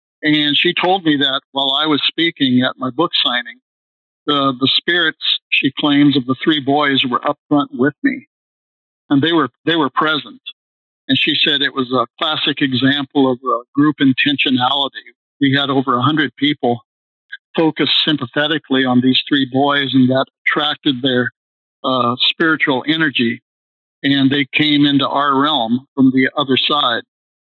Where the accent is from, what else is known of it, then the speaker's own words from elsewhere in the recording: Hannibal, Missouri, United States; I grew up in Hannibal, Missouri, Mark Twain's boyhood home. It's a historic little town of about 20,000 at the time.